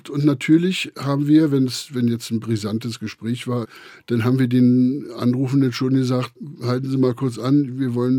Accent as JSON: {"language": "German", "region": "Berlin", "country": "Germany", "said": "ich als Berliner würde, sag's mal so im Berliner Jargon, das Herz auf dem rechten Fleck haben"}